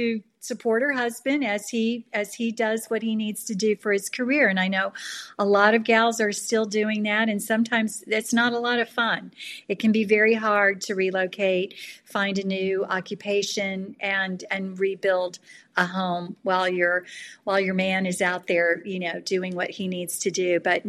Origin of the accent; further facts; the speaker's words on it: Jackson, Mississippi, United States; It's always good to be with another fellow Southerner. My heart, you know, I grew up in Jackson, Mississippi